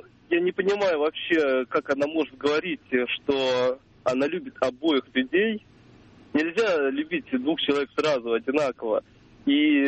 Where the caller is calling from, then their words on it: Moscow, Russia; мне 30 лет, я живу из Москвы.